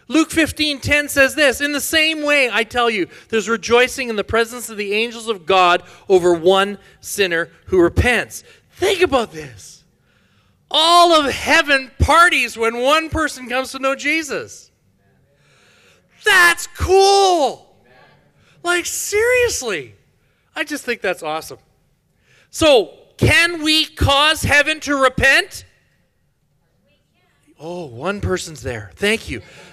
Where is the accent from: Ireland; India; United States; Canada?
Canada; Edmonton, Alberta; from the land of ice and snow, also known as Edmonton. I'm born and raised in Edmonton.